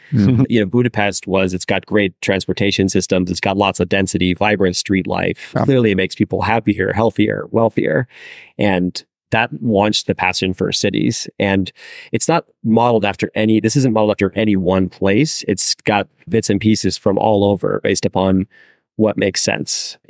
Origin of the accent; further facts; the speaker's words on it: Phoenix, Arizona, United States; I've been to over 60 countries and lived in a handful. And I grew up in Phoenix and like had an SUV in college and high school.